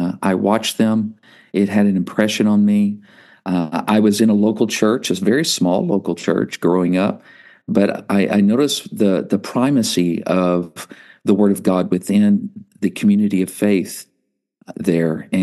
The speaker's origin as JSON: {"language": "English", "region": "Texas", "country": "United States", "tie": "born or raised there", "said": "So, I was raised in Texas, came up in a local church that was very, very important to nurturing me in the faith"}